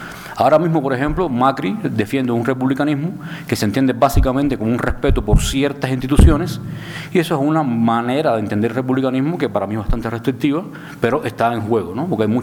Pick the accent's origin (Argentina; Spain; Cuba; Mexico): Cuba; moved away as an adult; now in Quito, Ecuador; Yo llevo unos años viviendo aquí en Quito. Soy cubano.